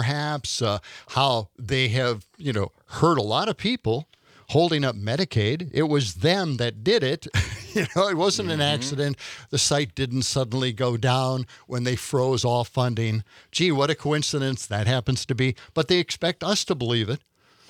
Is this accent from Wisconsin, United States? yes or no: yes; Milwaukee, Wisconsin, United States; I'm from Milwaukee. I grew up there for 30 years, my first 30 years.